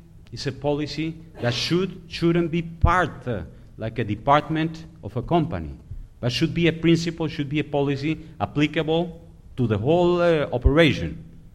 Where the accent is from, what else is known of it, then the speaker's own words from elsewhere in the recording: Colombia; I'm from Colombia